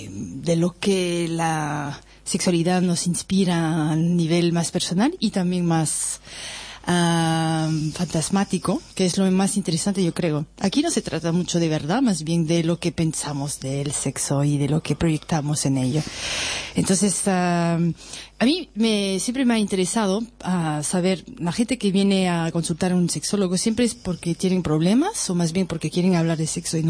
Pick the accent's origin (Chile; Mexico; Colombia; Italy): Italy; somos todos italianos